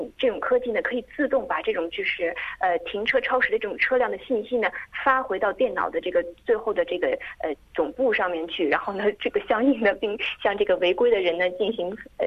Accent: Australia; 我们澳洲人

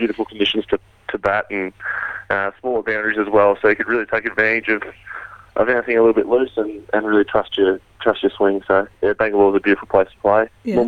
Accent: Australia; That's probably the toughest thing to deal with as an Australian player coming over here.

